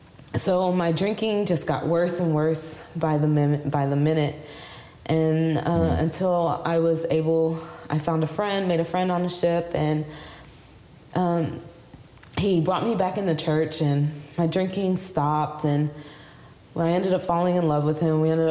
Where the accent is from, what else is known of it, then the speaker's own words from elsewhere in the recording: La Marque, Texas, United States; Well, my story goes, I'm from Lamarck, Texas.